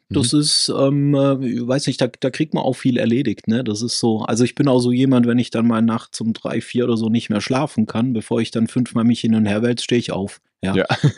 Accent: Balingen, Baden-Württemberg, Germany; die Handball kennen, die wissen, wo ich herkomme. Balingen heißt die Ecke, erste Handball-Bundesliga, zweite Handball-Bundesliga derzeit.

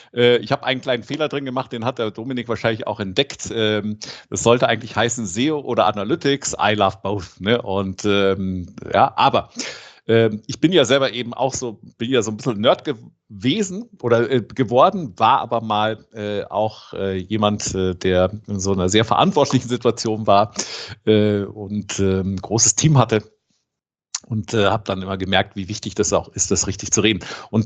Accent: Rome, Lazio, Italy; Ich bin in Rom aufgewachsen

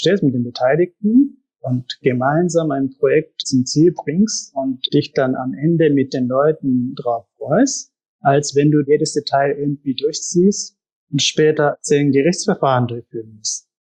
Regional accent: Japan; German is a second language; moved away as an adult; now in Germany; weil ich bin aus Japan gekommen mit 23 nach Deutschland. Ich habe noch nicht mal die Sprache so richtig gekonnt.

